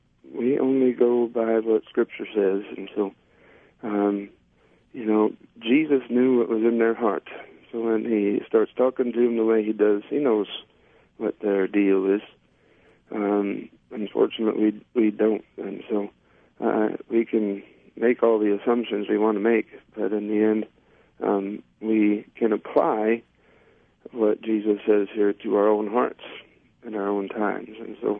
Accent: Minnesota, United States; I grew up in Minnesota

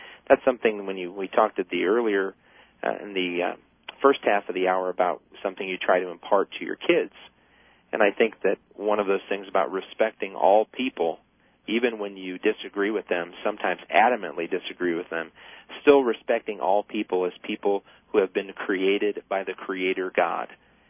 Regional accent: Midwest, United States; I'm a Caucasian man of German and Irish descent. I grew up in the Midwest. I was raised in a church, exposed to different denominations in my family upbringing

